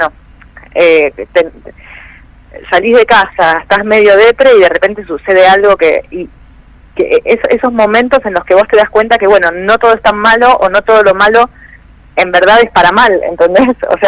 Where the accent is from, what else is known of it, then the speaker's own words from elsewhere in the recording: Buenos Aires, Argentina; somos de acá, de Buenos Aires, no de Rosario